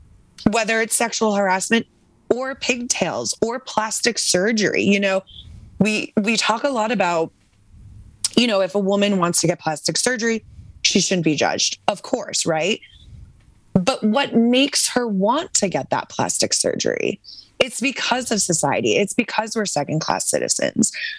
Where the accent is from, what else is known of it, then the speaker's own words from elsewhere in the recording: New England, United States; now in New York, United States; I grew up in New England, which is the most puritanical, waspy, you know, cover up place.